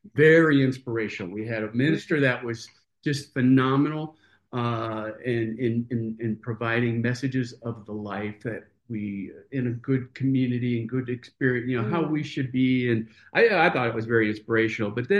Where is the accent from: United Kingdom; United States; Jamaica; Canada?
United States; Chicago, Illinois; I was raised as Protestant in Chicago area.